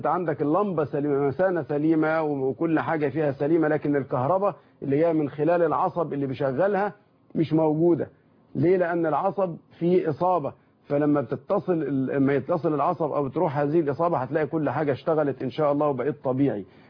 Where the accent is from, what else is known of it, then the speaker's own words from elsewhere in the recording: Egypt; ياريتنا إحنا كمصريين نستوعبها